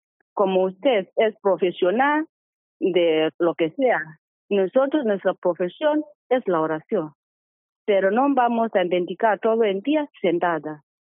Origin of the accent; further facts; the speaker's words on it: Kenya; Spanish is a second language; moved away as an adult; now in A Coruña, Spain; desde que estuve en mi tierra, Kenia, pues me gustaba ser monja.